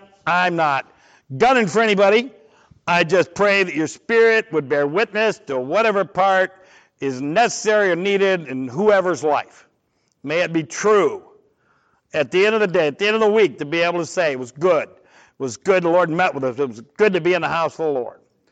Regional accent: Ohio, United States; also born or lived in Tennessee; I'm from Ohio, kind of, by way of Tennessee. Or Tennessee, by I don't know. But anyway, we got a saying in the Midwest.

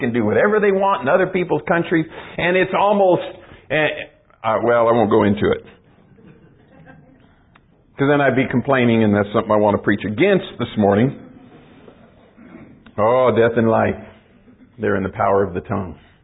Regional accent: Arizona, United States; You know, I came from Arizona and I basically grew up, I basically grew up suburban, you know.

